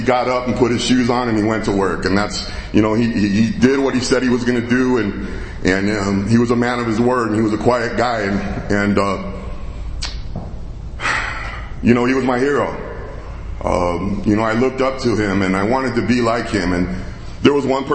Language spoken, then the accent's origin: English; Winslow, Arizona, United States; And I'm from Winslow, and a lot of people ask where Winslow is. So, like, if this is the state of Arizona, like, this is Winslow, right?